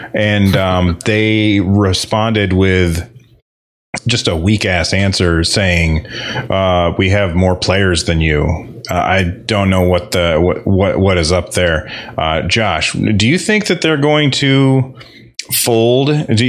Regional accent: United States; I'm an American guy who does not like any sports

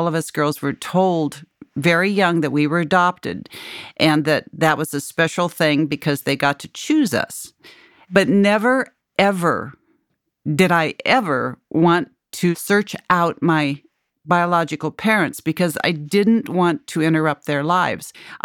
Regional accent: Denver, Colorado, United States; born there; I was born in Denver and immediately adopted. My dad's family were all farmers.

